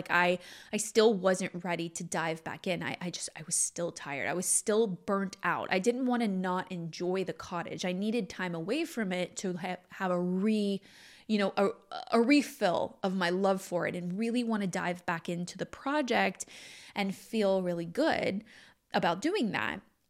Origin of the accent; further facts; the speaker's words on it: Texas, United States; also born or lived in Louisiana; even, you know, growing up in Texas, even before that in Louisiana, I've lived in California the longest.